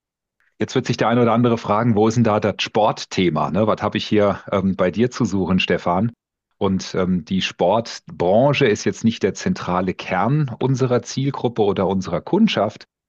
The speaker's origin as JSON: {"language": "German", "region": "Hesse", "country": "Germany", "tie": "born there", "said": "wir sind jetzt hier so ein bisschen geankert durch unsere Kinder in der Nähe von Frankfurt in Bad Homburg. Ich bin auch gebürtiger Hesse."}